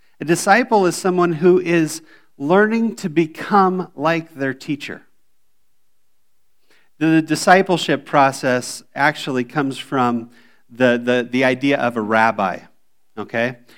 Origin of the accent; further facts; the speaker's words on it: United States; now in Indonesia; Now, first off, I'm an American. And when I live in Indonesia, I am not exactly always cultural, okay?